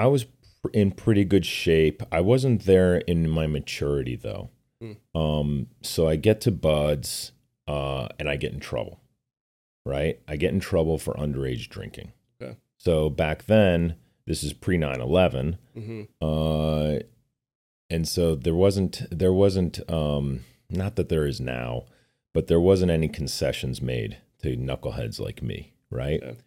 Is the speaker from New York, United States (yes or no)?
yes; New York, United States; So it's funny. I grew up in New York just across the river from West Point.